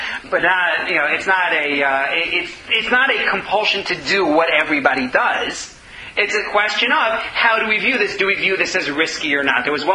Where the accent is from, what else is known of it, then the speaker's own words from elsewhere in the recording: New York, United States; now in Toronto, Canada; or at least, I grew up in New York, maybe here at the CN Tower question, right?